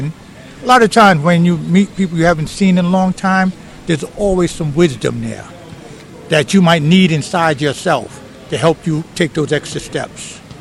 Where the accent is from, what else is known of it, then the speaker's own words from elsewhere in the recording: New York City, New York, United States; I grew up in Park Slope. I came here when I was about 5, and I've been here for over 30-something years, and then I moved up to Eastern Parkway and Washington Avenue and bought me my own co-op.